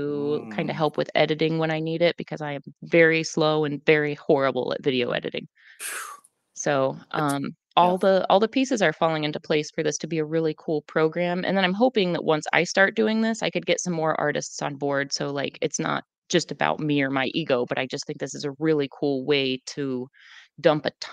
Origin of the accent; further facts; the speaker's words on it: Michigan, United States; I grew up in Michigan. So those were the two names that I was most familiar with and followed all the time.